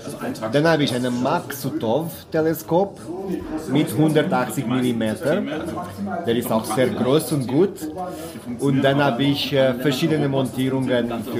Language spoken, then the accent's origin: German; Portugal; German is a second language; ich komme aus Portugal.